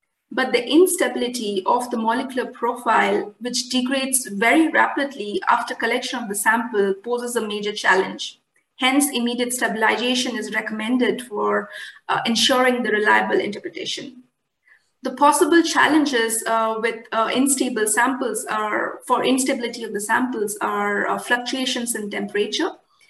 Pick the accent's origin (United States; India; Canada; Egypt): India; Coming for me, I'm from India.